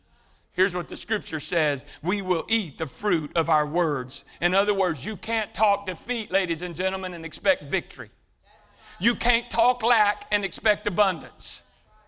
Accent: Houston, Texas, United States; I grew up in Houston, and I was born and raised at St. Luke's Medical Center. So growing up in Houston, I've always been a sports fan, and I like the Astros.

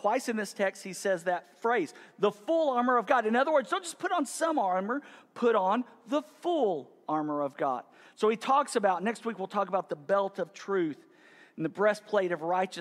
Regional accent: Texas, United States; So, but for me, I grew up in the Panhandle, so I had to prepare for tornadoes.

